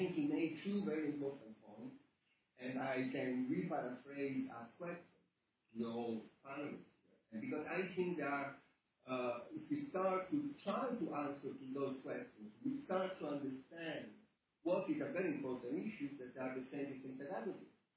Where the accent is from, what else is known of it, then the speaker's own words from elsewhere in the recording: Rome, Lazio, Italy; now in Los Angeles, United States; I'm living in Los Angeles, and I come from Rome, Italy.